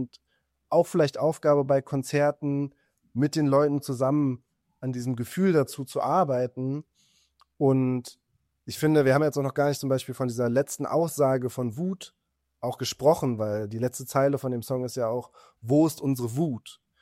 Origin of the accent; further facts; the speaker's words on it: Berlin, Germany; wir sind in Berlin groß geworden, haben irgendwie viel auch Türkei, Istanbul-Bezug